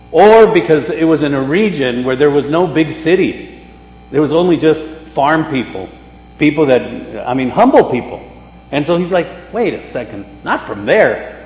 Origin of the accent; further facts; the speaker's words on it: Zapopan, Jalisco, Mexico; if I tell you where I'm from, you're going to say, Sapo what? Because I'm from Zapopan.